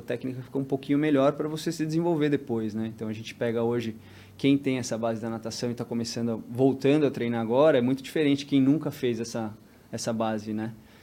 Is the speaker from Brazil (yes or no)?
yes; São Paulo, Brazil; Sou de São Paulo.